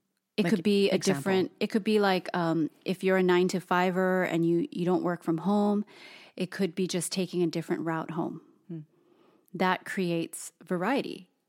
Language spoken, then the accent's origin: English; Hawaii, United States; And both Toast and I, being born and raised in Hawaii, it's like, okay, I know this one, I know this one, I know this one and this one.